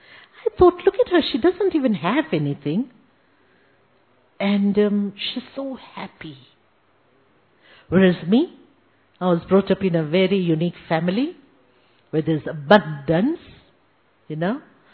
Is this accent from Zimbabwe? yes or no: yes; Zimbabwe; also born or lived in Zambia; now in Kenya; I was born in Zambia. I was brought up in Zimbabwe and living in Kenya for the last 38 years. So virtually African, isn't it? And a lot of people think I'm Indian. I am, of course, born to Indian parents, but I'm a third generation African.